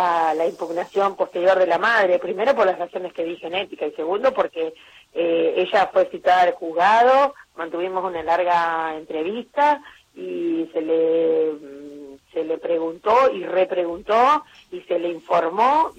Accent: Entre Ríos, Argentina; now in Viedma, Argentina; Soy entrerriana. Soy patagónica por adopción.

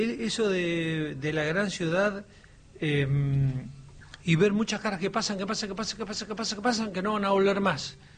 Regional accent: Las Heras, Santa Cruz, Argentina; also born or lived in Puerto Deseado; Yo nací en Puerto Deseado, pero viví en pueblos mucho más chicos, que tenían 500 habitantes. Claro. Viví en Las Heras, pueblos de Santa Cruz

